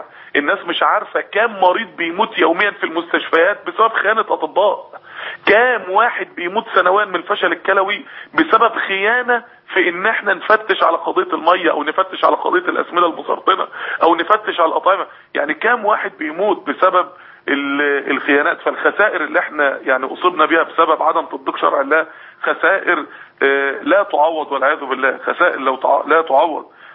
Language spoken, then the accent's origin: Arabic; Egypt; احنا عندنا في مصر